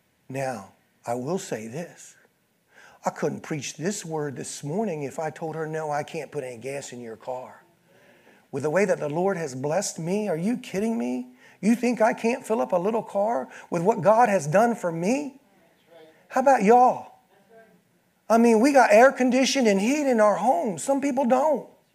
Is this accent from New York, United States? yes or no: no; Georgetown, Delaware, United States; And I said, well, I'm from Georgetown, born and raised.